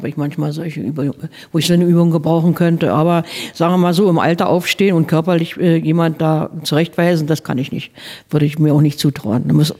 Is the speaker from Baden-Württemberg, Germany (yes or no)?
no; Berlin, Germany; als Berliner hat man keine, als Ur-Berliner.